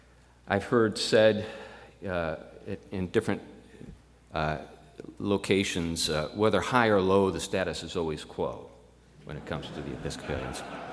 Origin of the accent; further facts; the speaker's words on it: Pennsylvania, United States; So my father deserted our family when I was 11 years old in this bleak situation in western Pennsylvania.